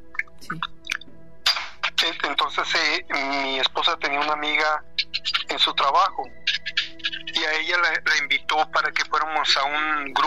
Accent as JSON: {"language": "Spanish", "town": "Guadalajara", "region": "Jalisco", "country": "Mexico", "tie": "born or raised there", "lives_now": "Glendale, United States", "said": "Guadalajara."}